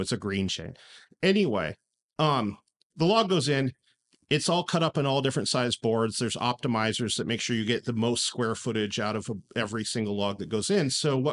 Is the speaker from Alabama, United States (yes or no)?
no; Oregon, United States; also born or lived in Washington; All over Western Oregon, Western Washington.